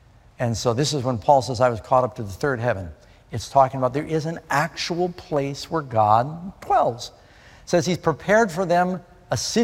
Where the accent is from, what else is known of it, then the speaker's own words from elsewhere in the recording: New York City, New York, United States; also born or lived in Los Angeles / England / Boston / Miami; I was born in Los Angeles, grew up in New York City, lived with my mother for a while in England, lived in Boston, in Miami, been to Singapore, and you name it, all over the world.